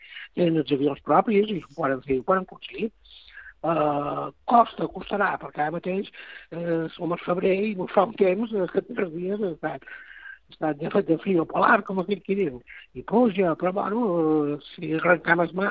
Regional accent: Balearic Islands, Spain; No molts, però un quants sí que, sobretot, és que hi som menorquins.

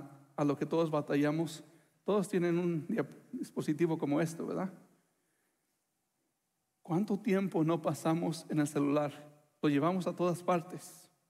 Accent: Mexico; Yo soy de México.

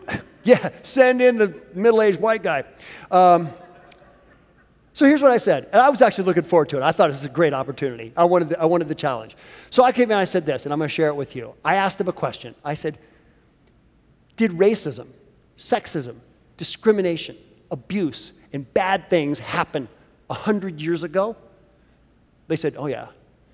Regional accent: the South, United States; I'm from the South, and we have a phrase in the South that says

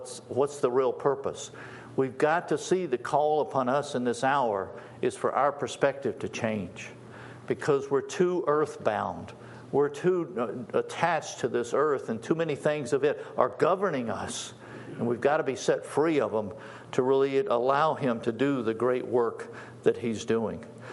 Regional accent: the South, United States; But anyway, I'm more from the South. I had that accent there.

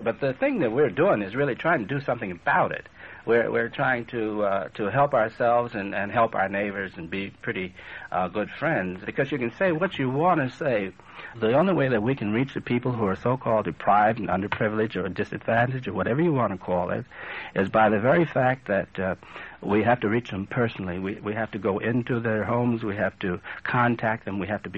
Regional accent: Chicago, Illinois, United States; And I came from Chicago originally, and I came from a rather decent home, I think, and had a pretty good education, schooling, and so forth.

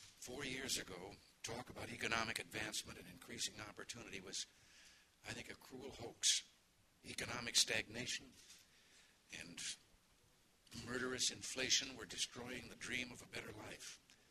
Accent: California, United States; I think being a Californian, even though some people may doubt this, I've always appreciated our country's rich Hispanic tradition.

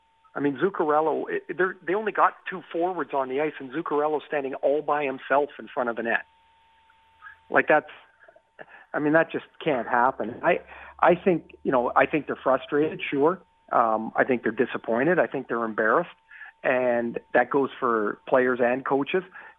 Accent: Trail, British Columbia, Canada; But I grew up in Trail, and there really wasn't much of it.

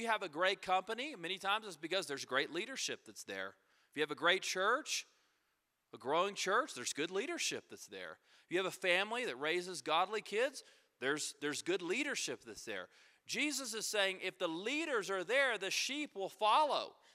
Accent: United States; I'm from America, you know, and of course, in Siberia, they're like, who is this guy?

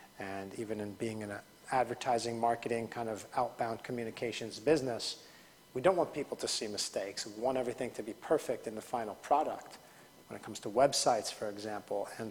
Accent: United States; being an American myself

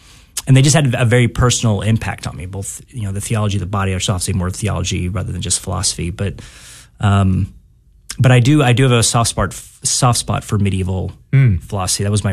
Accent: Tulsa, Oklahoma, United States; also born or lived in Dallas, United States; I was born here in Dallas, but mostly grew up in Tulsa, Oklahoma.

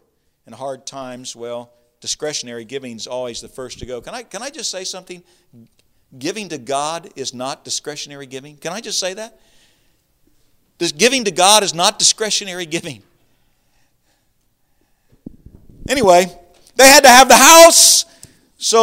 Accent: Florida, United States; now in Delaware, United States; buddy, I'm from Florida. I said, you want to know about heat? I said, come with me, for a summer. I said, this is Delaware.

